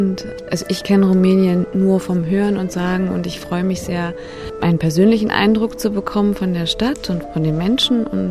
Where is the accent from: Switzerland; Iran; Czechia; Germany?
Iran; was mir als Iranerin vorgesetzt wird